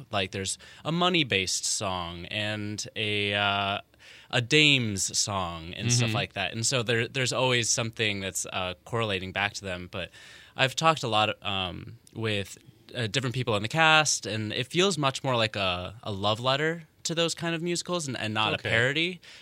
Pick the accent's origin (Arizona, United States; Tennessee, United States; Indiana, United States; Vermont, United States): Indiana, United States; Crown Point; now in Chicago, United States; Born and raised in Crown Point, but now I live in Chicago.